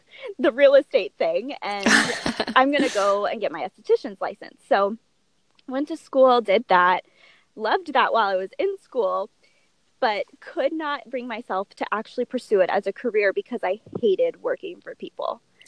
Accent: Washington, United States; also born or lived in Oklahoma; So I was born in Oklahoma. We mm-hmm. moved up to Washington when I was really little

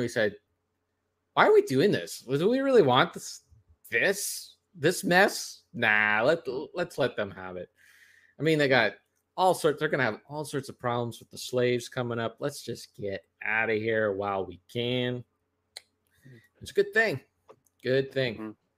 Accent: Canada; But that's just when our country was founded. We were here as a British colony well before.

